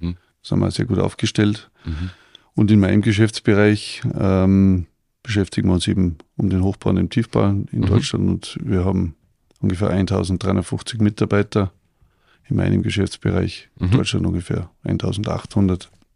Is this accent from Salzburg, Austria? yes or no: yes; Salzburg, Austria; Ich bin 1975 in Salzburg geboren. Und ja, war da ganz normal auf Gymnasium in Salzburg.